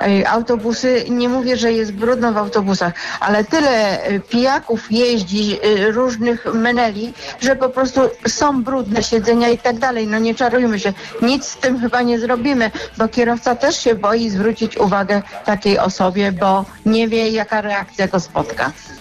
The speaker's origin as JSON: {"language": "Polish", "town": "Szczecin", "region": "West Pomeranian Voivodeship", "country": "Poland", "said": "jestem ze Szczecina, słucham Radia Szczecin"}